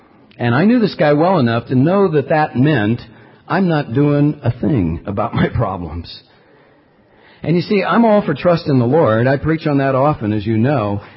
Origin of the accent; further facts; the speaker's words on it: California, United States; I like to live hang loose. I'm from California. I hate the tie.